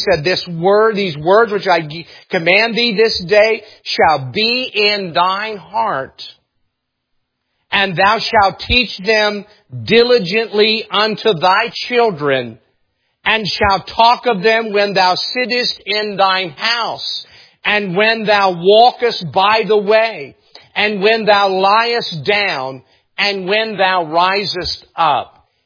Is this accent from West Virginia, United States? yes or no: yes; West Virginia, United States; Here I am, I'm from West Virginia, and I'm calling you a bunch of communists.